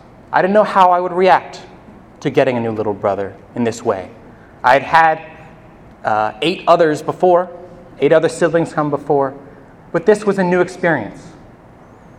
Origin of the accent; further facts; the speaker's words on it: Maryland, United States; I was born in Catonsville and grew up in Frederick County.